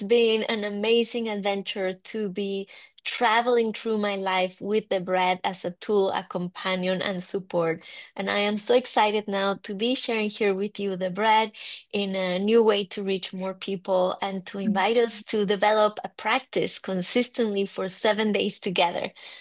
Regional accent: Mexico; English is a second language; I am from Mexico.

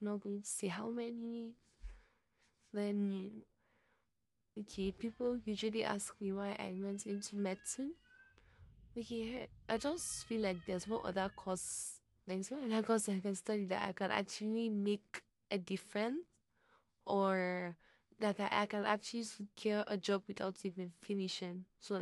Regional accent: Nigeria; Okay, I don't want to tell you, but I'm a Nigerian.

